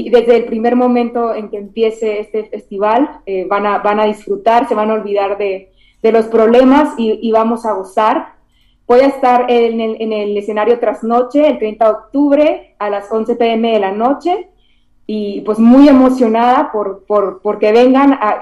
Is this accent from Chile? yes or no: no; Sonora, Mexico; Yo soy una cantautora sonorense